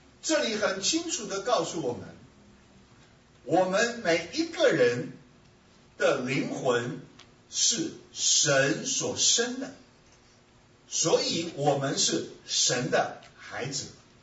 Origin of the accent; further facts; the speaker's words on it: China; 我们中国人比较诚实